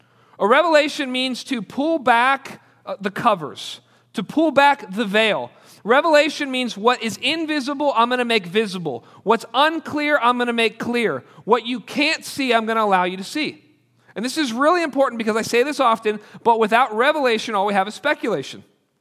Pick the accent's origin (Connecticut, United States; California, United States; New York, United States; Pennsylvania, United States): Pennsylvania, United States; Pittsburgh; I know when I grew up in Pittsburgh, I was a nominal Catholic kid growing up.